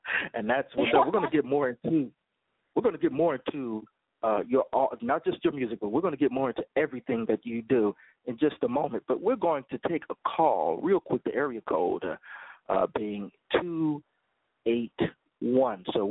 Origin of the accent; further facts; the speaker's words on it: Chicago, Illinois, United States; Even though I'm from Chicago. Yeah, I'm from Chicago, but I love the Texans.